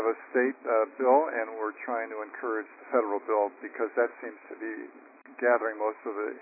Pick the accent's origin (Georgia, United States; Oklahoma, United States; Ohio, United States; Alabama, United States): Ohio, United States; Columbus; from Columbus, Ohio.